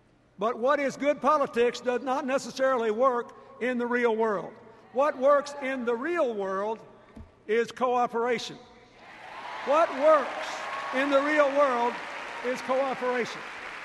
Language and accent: English; Arkansas, United States; President Eisenhower sent federal troops to my home state to integrate Little Rock Central High School.